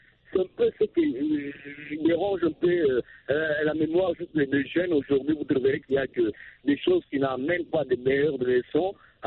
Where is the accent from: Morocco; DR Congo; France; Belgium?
DR Congo; chez nous en RDC